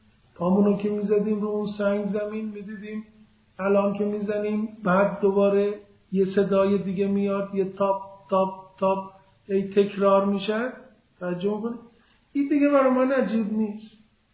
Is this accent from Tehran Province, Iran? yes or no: no; Isfahan, Iran; میدان نقش جهان، من از وقت که راه افتادم توی میدون راه افتادم، این میدون برای من یه چیز عادی شده است.